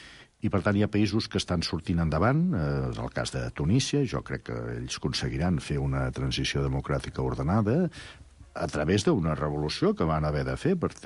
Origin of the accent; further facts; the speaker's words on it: Tarragona, Catalonia, Spain; also born or lived in Valls; perquè bueno, som de Tarragona i de Valls